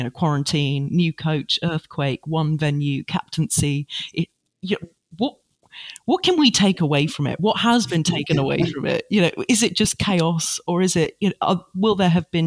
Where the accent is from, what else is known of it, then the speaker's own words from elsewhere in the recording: Australia; as an Australian